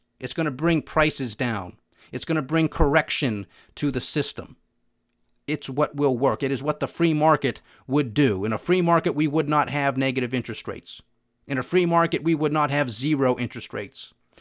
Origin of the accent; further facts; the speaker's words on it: United States; I'm an American. I'm a patriot. I love this country.